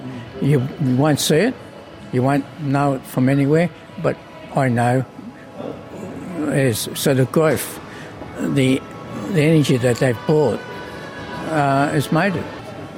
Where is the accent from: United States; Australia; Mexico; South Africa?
Australia; I grew up as an Australian and went to school, spoke good English, had a good job.